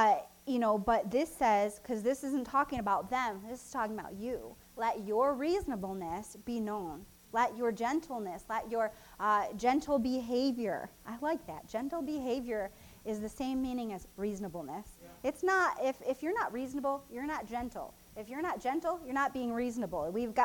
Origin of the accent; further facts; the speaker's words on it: Jamestown, United States; I grew up in Jamestown, and I remember various families.